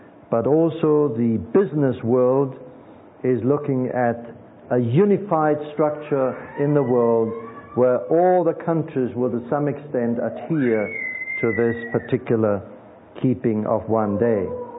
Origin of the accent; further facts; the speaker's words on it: Austria; English is a second language; In 1990, the Pope visited my home country, Austria, and he spoke to the assembled judges of the country.